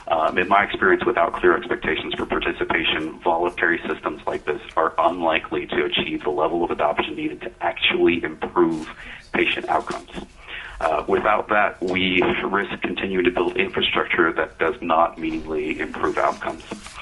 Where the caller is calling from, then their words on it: Bethel, Alaska, United States; I'm calling from Bethel, Alaska, and I work as a physician providing care in a rural setting.